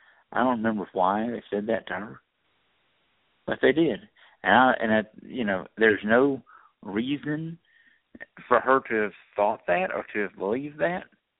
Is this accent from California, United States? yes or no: no; Athens, Tennessee, United States; my mom would love to live there in my hometown of Athens, Tennessee